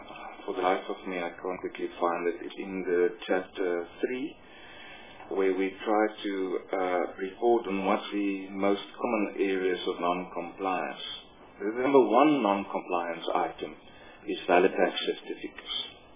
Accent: Rustenburg, North West, South Africa; I grew up in Rustenburg

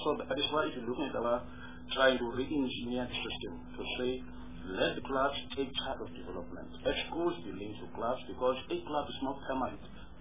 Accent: Eastern Cape, South Africa; in many rural areas I come from the Eastern Cape, rural schools are dying for practical reasons.

